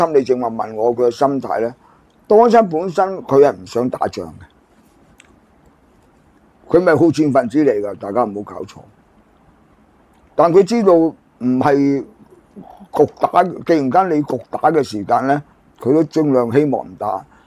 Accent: China; 我中國人，梗要幫翻自己國家諗計噶嘛！

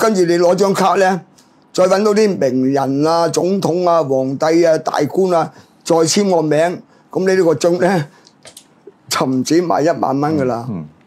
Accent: Hong Kong; 我哋香港人有钱，一定要支持国家研究科技、研究学问。

